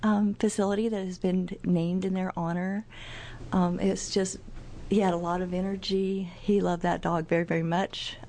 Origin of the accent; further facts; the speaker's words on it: Independence, United States; They're from my hometown, Independence.